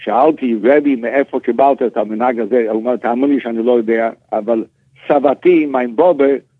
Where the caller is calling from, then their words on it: New York, United States; אני מטלפן מניו יורק